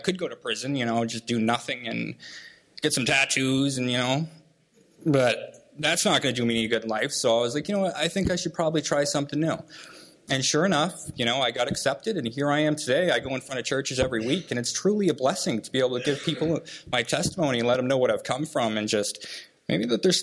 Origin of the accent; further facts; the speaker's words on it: Laconia, New Hampshire, United States; I'm 26 years old. I'm from Laconia, New Hampshire.